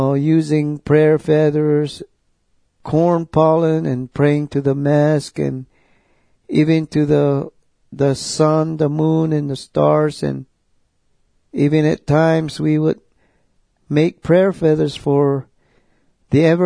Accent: Kykotsmovi, Arizona, United States; born there; I was born on the Hopi Reservation, Kekotsmovi, Arizona, and I belong to the Bear Clan.

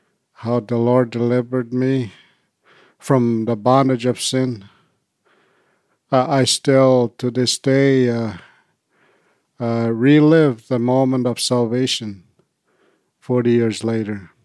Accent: Round Lake, Ontario, Canada; I come from Round Lake, Ontario. It's often called Riagamaw these days. And I come from the North Caribou Lake Band of people. I come from a family of 13 children.

